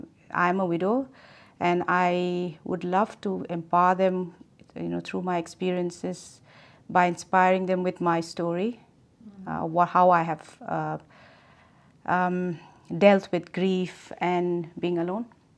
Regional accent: India; moved away as an adult; also born or lived in New Zealand; I am 50 and a mother of two young men. I am an immigrant from India. Lived in New Zealand, then moved here in 2006. So been away from home about 22 years.

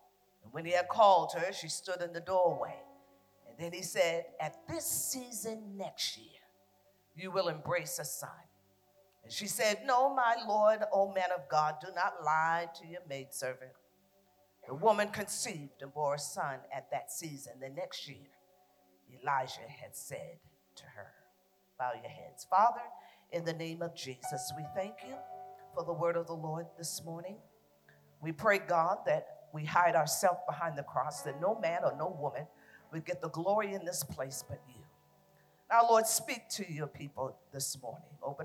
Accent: Boston, Massachusetts, United States; I am a diehard Patriot fan because I'm from Boston.

